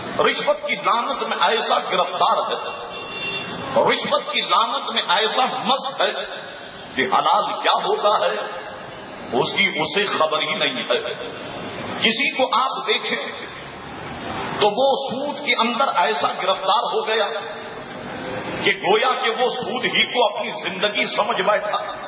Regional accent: Karachi, Sindh, Pakistan; پورا پاکستان اور بالخصوص میرا شہر کراچی دلہن کی طرح سجا ہوا ہے

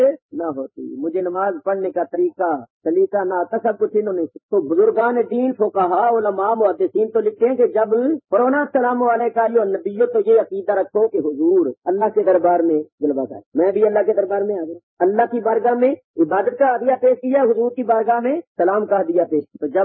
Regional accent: Okara, Punjab, Pakistan; also born or lived in Amritsar, India; پنجاب کے رہنے والے ہیں، جب ملک تقسیم ہوا تھا 47 ہی کہتے 47 میں, تو ہم ادھر سے ہجرت کر کے اوپر آ گئے انڈیا, مگر ہمارا انڈیا ادھر پنجاب ہے, مشرقی پنجاب, امرتسر وغیرہ

